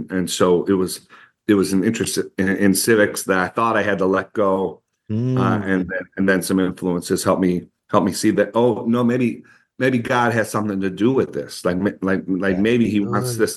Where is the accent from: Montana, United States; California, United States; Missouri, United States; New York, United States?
New York, United States; Buffalo; She started attending a church, and we're from Buffalo, New York.